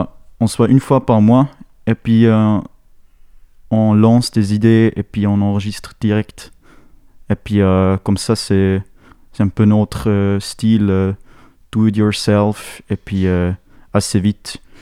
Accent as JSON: {"language": "French", "region": "German-speaking Switzerland", "country": "Switzerland", "second_language": "French", "said": "Moi, je suis suisse-allemand"}